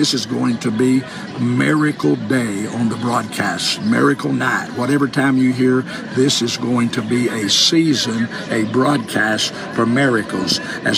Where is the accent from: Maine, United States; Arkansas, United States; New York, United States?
Arkansas, United States; I'm just from Arkansas, and I struggled in school, had to have a private tutor.